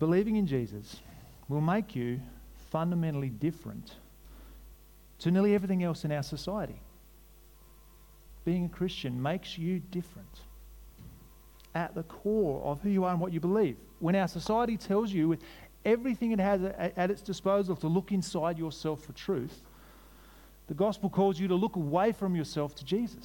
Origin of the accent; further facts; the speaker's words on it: New South Wales, Australia; I grew up in New South Wales in the country. I became a Christian there through my mum and dad's witness.